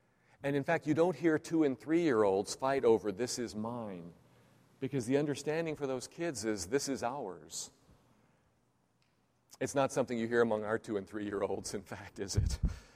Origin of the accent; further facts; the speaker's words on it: Texas, United States; I'm a Texan.